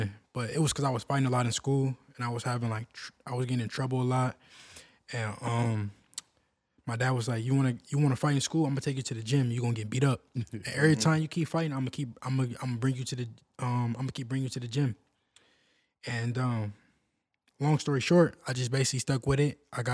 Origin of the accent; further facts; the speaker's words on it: California, United States; Growing up in the Bay, I mean... It ain't no place like the Bay to me.